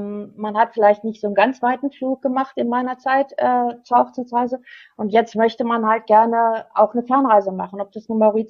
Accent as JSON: {"language": "German", "town": "Hanover", "region": "Lower Saxony", "country": "Germany", "said": "Also ich bin aus Hannover und ich arbeite auch in meinem Haus, habe hier ein Büro eingerichtet. Und arbeite auch von Hannover. Genau genommen ist es Lehrte. Das ist 30 Kilometer von Hannover entfernt."}